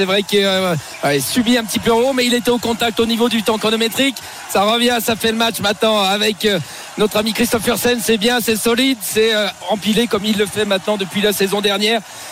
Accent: Pralognan-la-Vanoise, Auvergne-Rhône-Alpes, France; on vient d'un petit village de Pralognan où il y a 150 habitants.

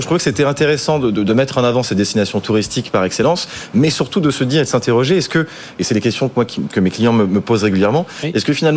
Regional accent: Brittany, France; Je suis breton, donc autant en profiter.

